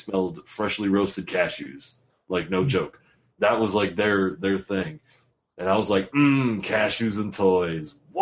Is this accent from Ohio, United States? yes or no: yes; Ohio, United States; What are you? I'm from Ohio.